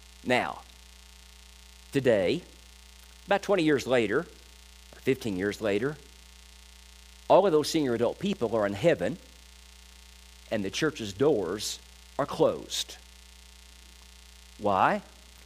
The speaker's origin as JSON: {"language": "English", "town": "Louisville", "region": "Kentucky", "country": "United States", "tie": "born or raised there", "said": "they will face the same fate as the Harmony Baptist Church in my hometown of Louisville, Kentucky."}